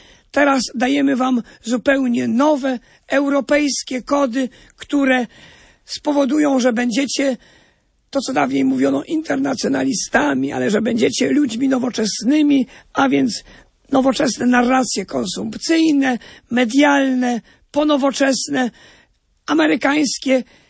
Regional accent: Subcarpathian Voivodeship, Poland; my z Podkarpacia kochamy to Podkarpacie

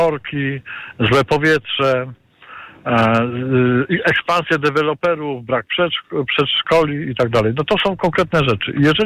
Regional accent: Kraków, Lesser Poland, Poland; ja jestem krakowianinem, więc znam jakby mentalność mieszkańców miasta.

